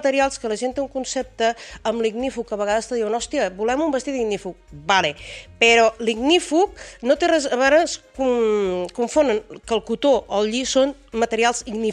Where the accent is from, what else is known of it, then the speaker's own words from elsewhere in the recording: Riudoms, Catalonia, Spain; Jo sóc de Riudoms.